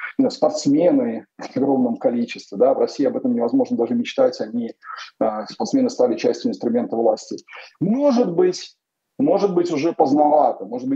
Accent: Belarus; moved away; Я из Беларуси там уехал в какой-то момент, когда понял, что я просто закончу в тюрьме после участия в каких-то митингах

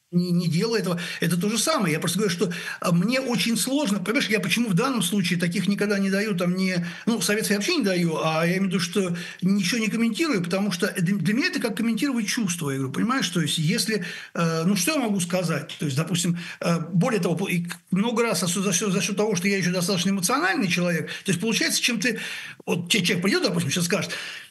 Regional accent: Moscow, Russia; Более того, я коренной москвич, там, родился в Москве.

